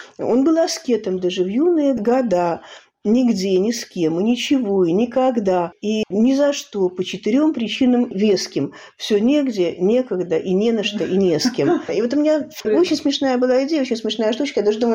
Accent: Saint Petersburg, Russia; выросла на Галерной, никогда не говорю на Красной, говорю на Галерной, которая по дарку Сената и Синода, вот я там выросла в огромной коммуналке.

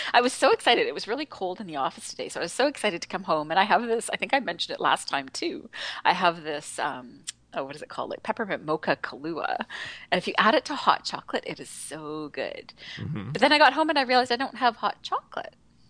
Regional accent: Edmonton, Alberta, Canada; now in Vancouver, Canada; I mean, I'm from Edmonton originally

